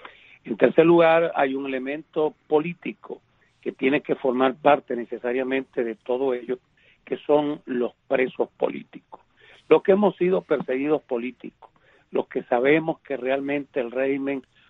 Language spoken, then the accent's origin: Spanish; Venezuela; Yo siento de verdad, con mucho, como venezolano